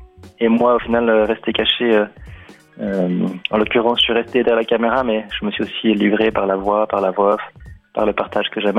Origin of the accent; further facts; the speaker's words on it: Vaud, Switzerland; moi je viens de la vallée de Joux, je viens d'une région, enfin il n'y a pas que là-bas, mais une région peut-être encore un peu plus où les hommes ont un peu plus de peine à se livrer